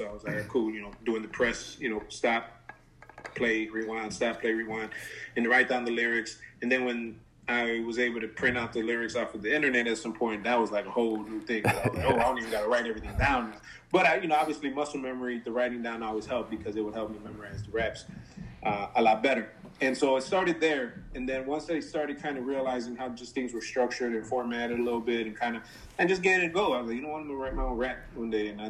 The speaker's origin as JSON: {"language": "English", "town": "Chicago", "region": "Illinois", "country": "United States", "tie": "born or raised there", "said": "I was born in Humboldt Park. I grew up in the, what is now like the Wicker Park, Bucktown area, for the first couple of years, and then in the Hermosa area after that. So mostly west side, and then northwest side of Chicago"}